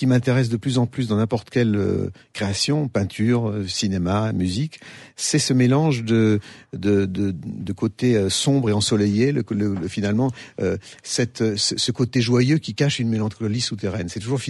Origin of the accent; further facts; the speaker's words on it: Lyon, Auvergne-Rhône-Alpes, France; en tant que Lyonnais, je ne peux que souscrire